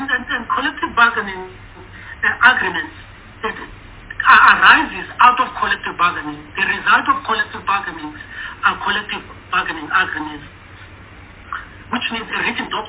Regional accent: Eastern Cape, South Africa; I come from the Eastern Cape.

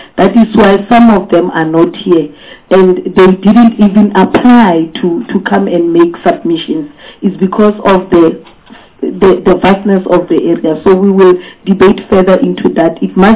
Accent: North West, South Africa; I'm from Northwest in the Bojanala region. We have a village called Mokhalwane, where Swartklep mine is. That area is a deep rural area.

